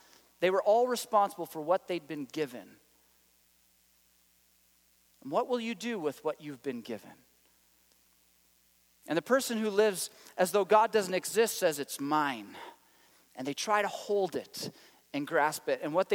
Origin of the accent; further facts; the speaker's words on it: Canada; And this might be weird for you because we're Canadian and we're at Mount Olive.